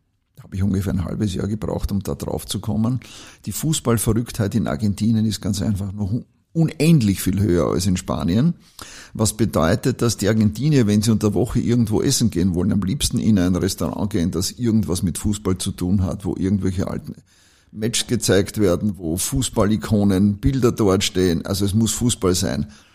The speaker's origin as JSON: {"language": "German", "country": "Austria", "said": "ich als Österreicher"}